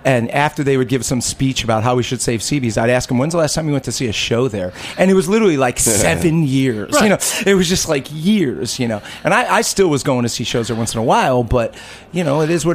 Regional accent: Ohio, United States; Well, I'm coming from Ohio.

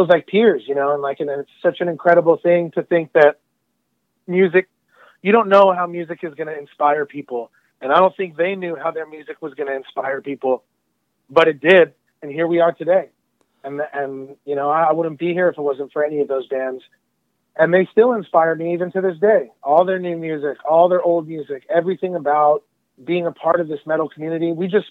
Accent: California, United States; growing up in the Southern California metal and hardcore and the beginnings of the EDM scene.

